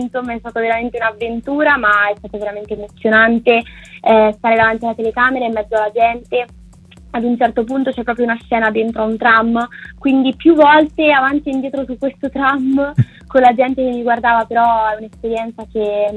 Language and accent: Italian; Perugia, Umbria, Italy; Ero in una città che non è la mia, perché io sono di Perugia